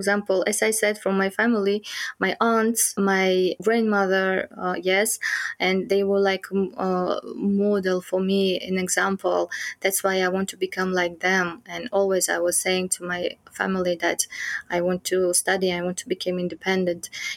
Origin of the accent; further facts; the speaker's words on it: Tajikistan; English is a second language; oh my God, I came from Tajikistan, and they might will think that I'm kind of not well educated, or maybe young, like, you know, as a girl.